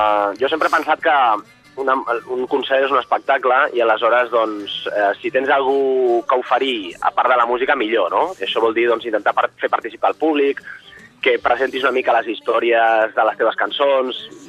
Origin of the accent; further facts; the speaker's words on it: Barcelona, Catalonia, Spain; Nosaltres som de Barcelona Ciutat.